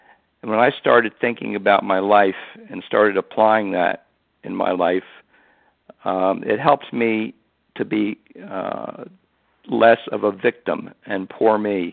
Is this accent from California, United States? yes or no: no; West Chester, Pennsylvania, United States; I'm from Westchester, Pennsylvania.